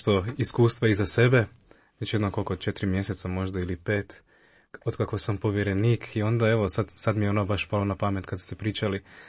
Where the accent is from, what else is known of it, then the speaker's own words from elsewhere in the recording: Zagreb, City of Zagreb, Croatia; Evo, rodom sam iz Zagreba, iz Kustošije, župe Svetog Nikole Tavelića, tu sam odrastao, tu sam evo sve primio sakramente